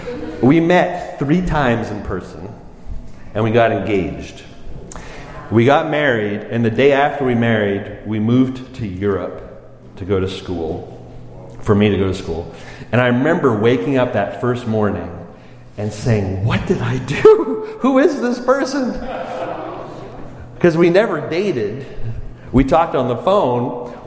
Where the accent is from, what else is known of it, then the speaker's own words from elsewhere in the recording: Montreal, Quebec, Canada; I mean, I'm from the French part of Canada, Montreal. Anyone been to Montreal before?